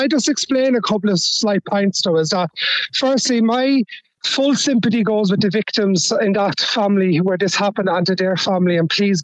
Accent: Ireland; I'm an Irish traveller who's very honest about my community

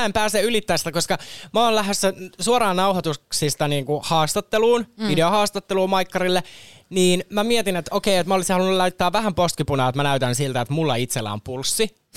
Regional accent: Turku, Southwest Finland, Finland; Eli länsirannikko on niin kuin tää niin kuin Turun seutu.

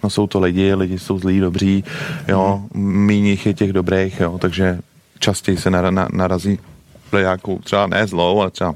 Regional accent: Prague, Czechia; hodně se věnuju Česku, Praze, protože jsem z Prahy

